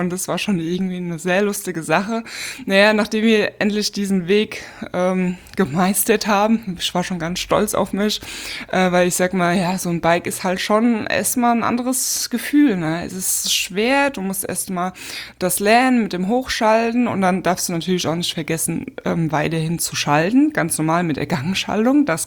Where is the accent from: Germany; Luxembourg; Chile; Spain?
Spain; Das ist eine spanische Firma und hat ihren Hauptsitz hier in meinem Heimatort.